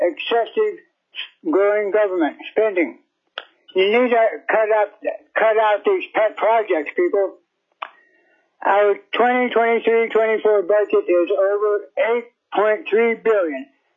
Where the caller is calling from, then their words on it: Kasilof, Alaska, United States; I'm calling from Kasilov, and I'm representing the community.